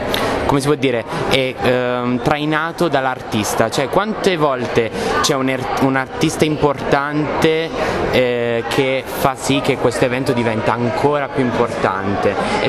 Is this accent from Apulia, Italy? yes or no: no; Abruzzo, Italy; Io da ragazzino, anche perché io sono abruzzese